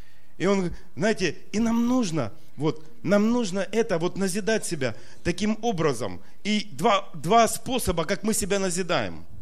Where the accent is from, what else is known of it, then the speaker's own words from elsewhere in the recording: Donbas, Ukraine; не очень я силен в украинском, потому что я вырос здесь на Донбассе